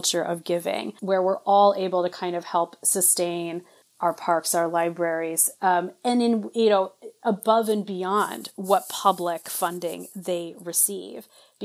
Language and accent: English; Cleveland, Ohio, United States; I grew up in Cleveland, Ohio.